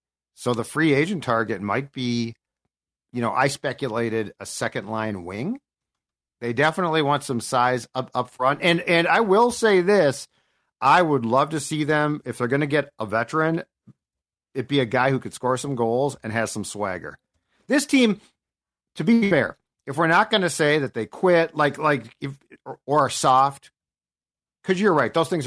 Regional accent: Maple Grove, Minnesota, United States; I grew up with him in Maple Grove.

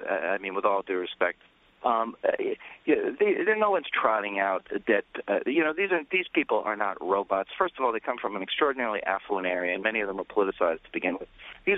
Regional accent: New York City, New York, United States; But I am from New York City, and I did grow up in the 80s, and I did witness gun violence.

